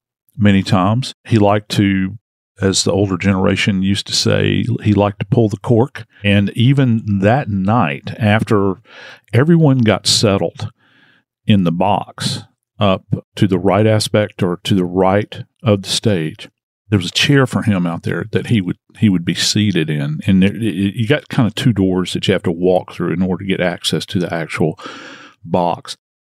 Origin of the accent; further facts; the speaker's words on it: the South, United States; As a Southerner, I have to admit